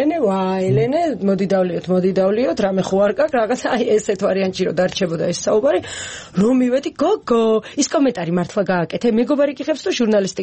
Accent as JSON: {"language": "Georgian", "region": "Imereti", "country": "Georgia", "said": "მე თვითონ იმერელი ვარ"}